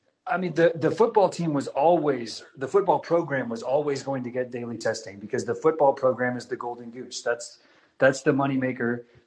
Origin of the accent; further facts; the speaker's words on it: Texas, United States; I think that I'm from Texas, and I know at least in the case of the University of Texas